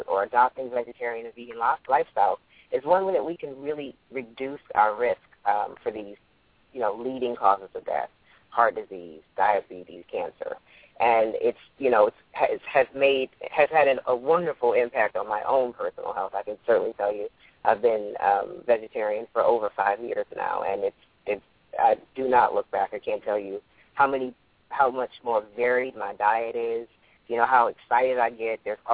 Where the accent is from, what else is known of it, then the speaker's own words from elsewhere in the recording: Houston, Texas, United States; I grew up in Houston, Texas, so I did eat a lot of meat.